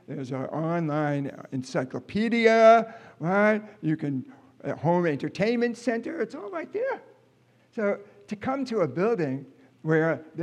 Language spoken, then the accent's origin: English; Japan; I mean, I was raised in Japan